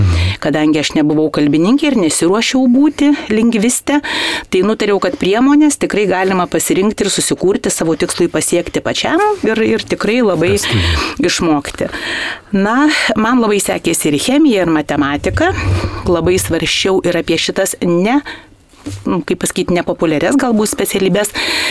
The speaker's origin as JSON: {"language": "Lithuanian", "town": "Prienai", "region": "Kaunas County", "country": "Lithuania", "tie": "born or raised there", "said": "Gimiau Prienuose, augau Prienuose ir baigiau vidurinę mokyklą ir iš Prienų išvažiavau į Kauną tik studijuoti medicinos."}